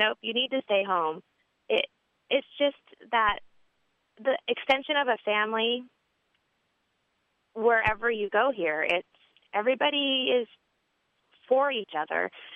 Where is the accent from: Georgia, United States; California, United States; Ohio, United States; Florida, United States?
California, United States; I'm from Southern California, and it's reaching my friends and family and their friends and family from down south.